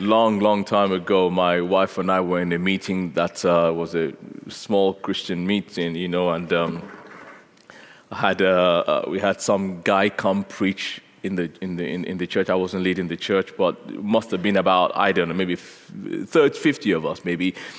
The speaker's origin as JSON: {"language": "English", "country": "Nigeria", "tie": "born or raised there", "said": "grew up in Nigeria. I'm a Nigerian, and became a Christian in Nigeria"}